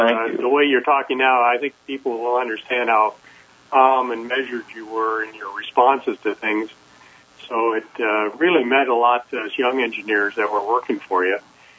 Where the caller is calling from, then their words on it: California, United States; I'm calling from just a little north of San Diego, and I used to work for Bill.